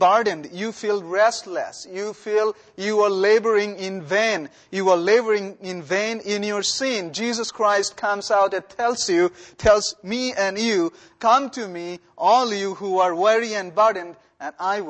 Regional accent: India; the country that I come from, I'm originally from India.

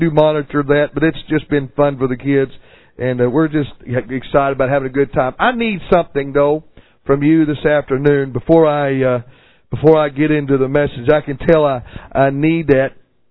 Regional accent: Kentucky, United States; now in Pittsburgh, United States; I am from Pittsburgh. I'm a transplant from Kentucky, though.

